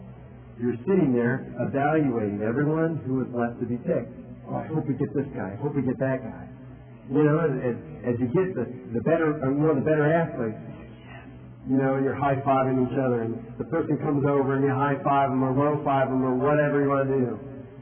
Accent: New York, United States; also born or lived in Ohio; I remember when I was growing up in New York and Ohio, both my parents had graduated from Ohio State, and so I was trained as a Buckeye lover

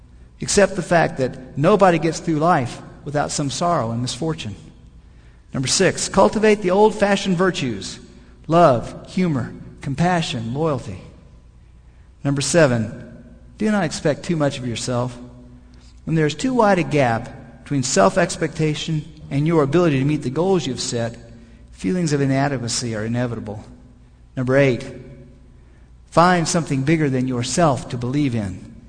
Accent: Kansas City, United States; born there; I was born in Kansas City, many generations of Midwesterners.

